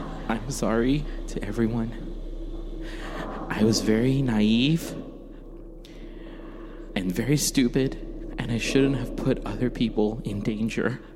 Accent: Guam; I'm from Guam. I'm from an island. There, like, we are from an actual island.

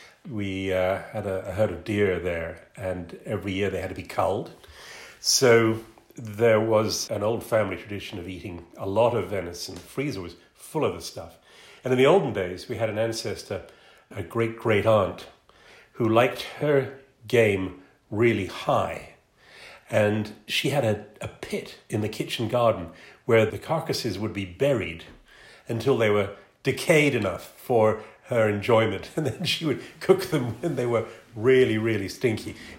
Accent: Ireland; Although I was born and brought up in Ireland, my mother was from Stornoway in the Outer Hebrides.

